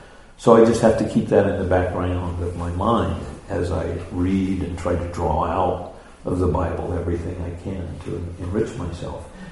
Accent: United States; I'm an American. I speak English.

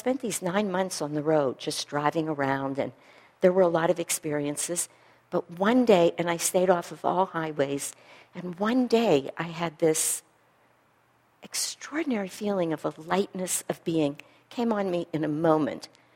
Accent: East Coast, United States; moved away as an adult; I was born and raised on the East Coast, and I've always loved California. From the minute I crossed the state line in my 20s, I've just felt like I was home.

